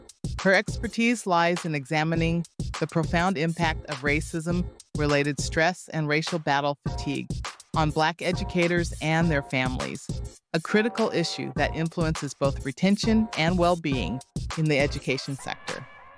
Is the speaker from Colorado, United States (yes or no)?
yes; Denver, Colorado, United States; And then also you're in Colorado and Denver, my hometown where I was born and still have family living in the metro area. So I was like, a Coloradoan.